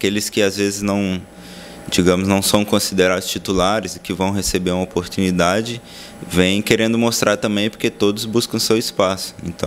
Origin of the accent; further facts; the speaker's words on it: Vitória, Espírito Santo, Brazil; Na verdade eu sou de Vitória, Espírito Santo.